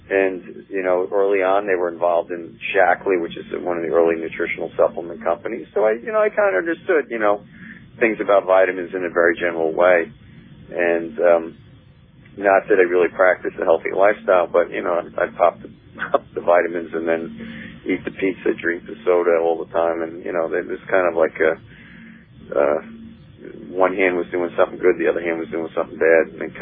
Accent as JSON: {"language": "English", "region": "New York", "country": "United States", "tie": "born or raised there", "said": "I grew up on Long Island, basically, and a wealthy town on the North Shore of Long Island. And, you know, this is back in the 80s, basically."}